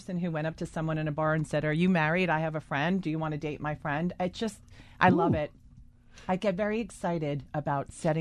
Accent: Hazlet, New Jersey, United States; I'm actually from Hazlitt, where David

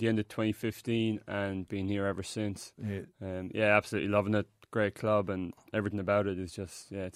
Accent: Tipperary, Munster, Ireland; I'm from the Midlands of Ireland, a place called Tipperary.

